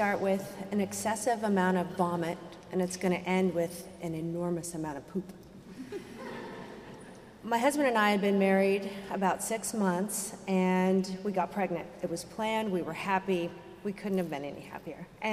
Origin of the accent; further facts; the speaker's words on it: Idaho, United States; And also, I grew up in Idaho, and my entire life, when I'd fill out an application or go anywhere, and it says city of birth, state of birth, wherever, I would have to write Idaho.